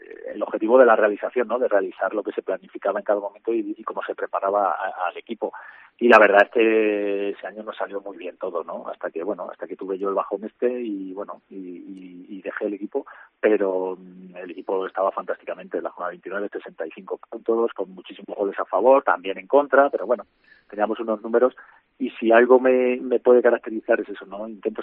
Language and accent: Spanish; Logroño, La Rioja, Spain; Vengo de una ciudad de Logroño que están en una situación pues también parecida, con dos equipos preferentes en la ciudad.